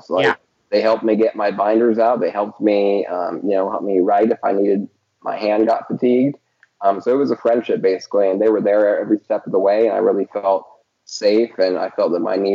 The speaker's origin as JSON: {"language": "English", "town": "El Dorado Hills", "region": "California", "country": "United States", "tie": "born or raised there", "also_born_or_lived": "San Jose", "said": "so I was born in San Jose, California, and I was diagnosed 18 months."}